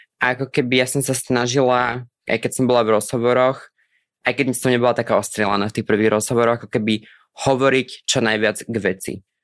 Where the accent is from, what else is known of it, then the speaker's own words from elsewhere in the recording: Spiš, Slovakia; Ja som zo Spiske.